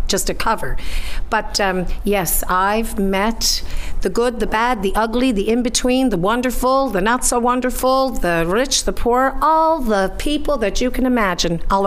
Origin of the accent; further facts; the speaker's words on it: Glace Bay, Nova Scotia, Canada; born there; I was born here. I was born in a little town just outside of Sydney, Nova Scotia, called Glace Bay, Nova Scotia, Nouvelle Coste.